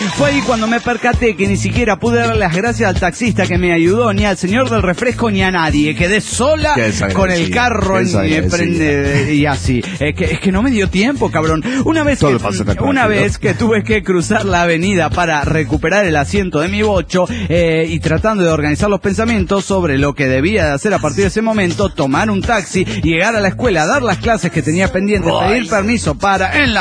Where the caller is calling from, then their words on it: Mexico City, Mexico; del DF mexicano.